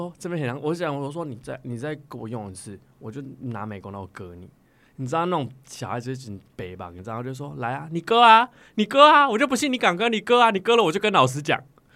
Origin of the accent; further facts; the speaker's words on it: Chiayi County, Taiwan; also born or lived in Yunlin County; 我小时候在因为我是转学生然后我从嘉义转到云林念书